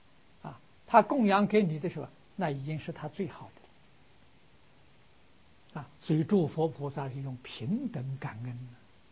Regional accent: China; 我们中国人称圣人，印度人称佛啊。

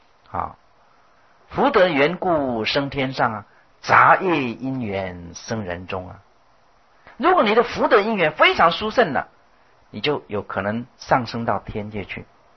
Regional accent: China; 就是守城门的那个门神，就是我们中国人讲的城隍爷

